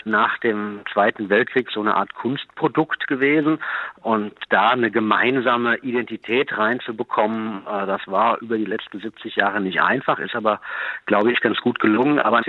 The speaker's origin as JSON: {"language": "German", "town": "Offenbach", "region": "Hesse", "country": "Germany", "tie": "born or raised there", "said": "Und ich bin in Offenbach aufgewachsen. Ich weiß noch, dass ich ein paar Meter von der alten Schlesinger Fabrik groß geworden bin"}